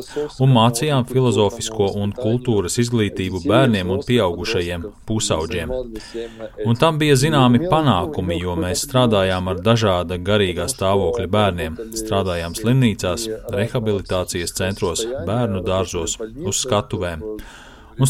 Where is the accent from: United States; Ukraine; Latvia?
Ukraine; Kharkiv, Kharkiv Oblast; Harkivas pilsētā, no kurienes es nāku, ir leļu teātris, valsts lielais leļu teātris